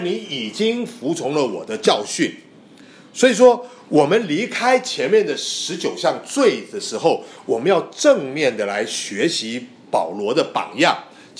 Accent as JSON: {"language": "Chinese", "country": "China", "said": "你说听到我们中国土生土长的一个异端"}